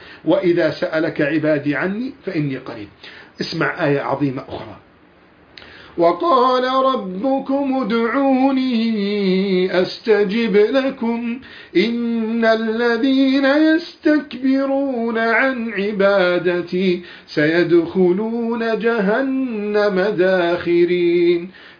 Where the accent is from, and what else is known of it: Egypt